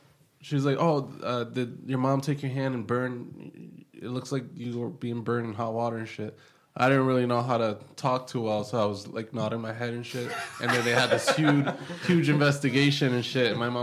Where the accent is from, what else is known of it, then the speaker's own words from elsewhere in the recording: New York, United States; born there; I was born in New York.